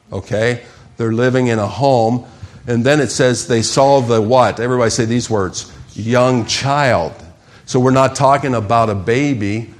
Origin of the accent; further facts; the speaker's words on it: Dayton, Ohio, United States; when I was growing up in Dayton, Ohio, it seemed like searchlights were out all the time.